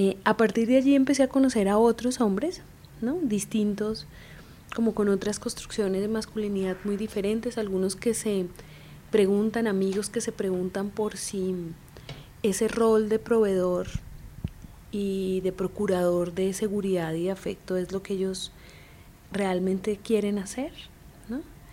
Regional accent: Colombia; born there; Yo soy colombo-mexicana. Nací en Colombia y tengo la nacionalidad mexicana por naturalización.

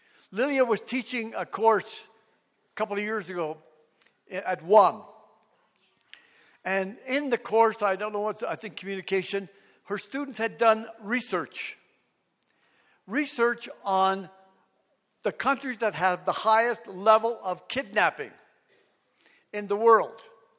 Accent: Toronto, Ontario, Canada; also born or lived in east coast of Canada; And I am Mi'kmaq. I'm an Indigenous person from the east coast of Canada. But I grew up in Toronto.

